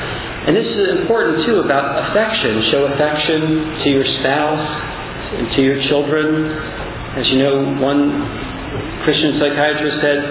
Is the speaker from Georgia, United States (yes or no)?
no; Philadelphia, Pennsylvania, United States; I'm from Philadelphia, so it's really the city of brotherly shove, right?